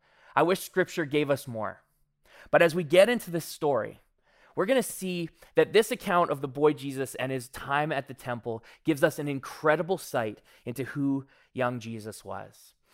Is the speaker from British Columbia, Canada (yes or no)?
yes; Victoria, British Columbia, Canada; My family, we're from Victoria. So we came over for the festivities